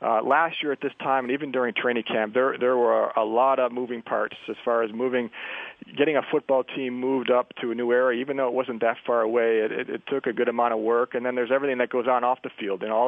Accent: Buffalo, New York, United States; that's the way I am with my hometown. I love it there. I'm still a Bills fan as long as it doesn't affect us.

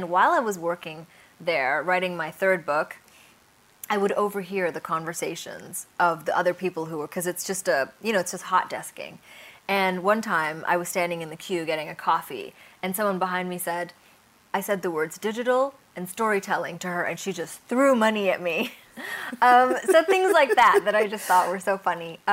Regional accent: Bangladesh; You know, I'm from Bangladesh, but I didn't grow up there. My Bangla's not very good.

